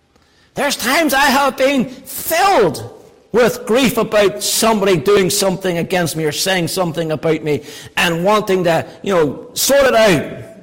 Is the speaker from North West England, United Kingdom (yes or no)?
no; Northern Ireland, United Kingdom; growing up in Northern Ireland, growing up in what we call the Troubles